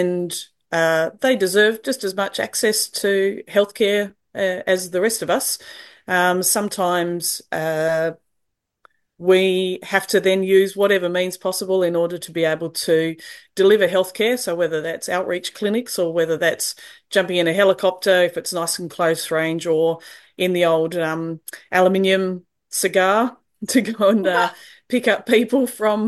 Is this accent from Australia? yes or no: yes; Tasmania, Australia; I'm from Tasmania